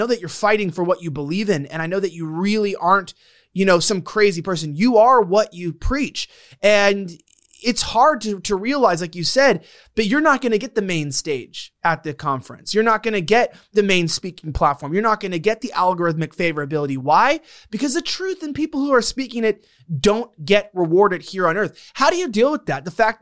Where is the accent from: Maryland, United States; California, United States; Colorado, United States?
California, United States; Los Angeles; just because I was born and raised in Fagtopia, you know, down in LA.